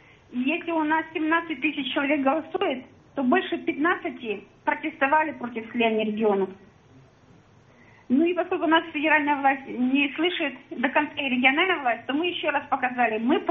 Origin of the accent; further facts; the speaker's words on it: Nenets Autonomous Okrug, Russia; из Сурового Ненецкого автономного округа.